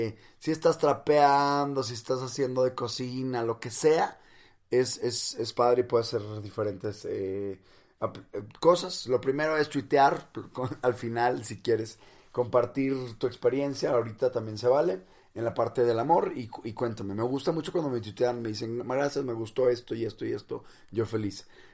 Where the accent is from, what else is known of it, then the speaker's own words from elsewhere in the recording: Monterrey, Nuevo León, Mexico; No soy chilango, soy de Monterrey, del norte de México.